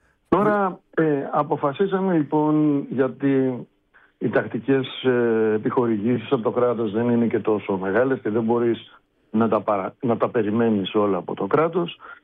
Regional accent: South Aegean, Greece; νομίζω ότι μια και είμαστε και πατριώτες από τα Δωδεκάνησα.

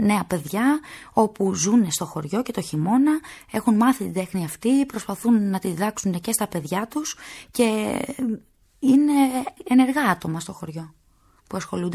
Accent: Kerasovo, Greece; καταγόμενοι από το Κεράσοβο, από το χωριό μου, είναι αυτοί οι οποίοι για μένα προσωπικά με μεγάλωσαν.

